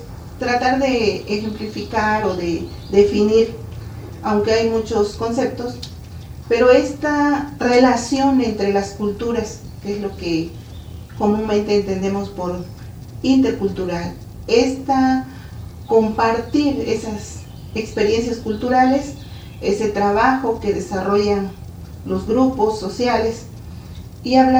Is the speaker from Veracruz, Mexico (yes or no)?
no; Oaxaca, Mexico; yo vengo de un estado en donde, pues, ustedes lo conocen, ¿verdad?, el estado de Oaxaca, con sus 570 municipios, con una diversidad cultural